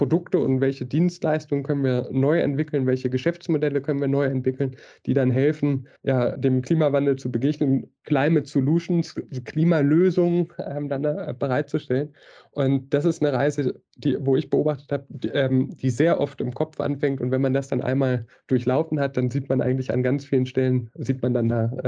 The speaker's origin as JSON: {"language": "German", "region": "North Rhine-Westphalia", "country": "Germany", "moved": "yes", "lives_now": "Switzerland", "said": "bin auch aus dem Münsterland, also jetzt gerade in der Schweiz"}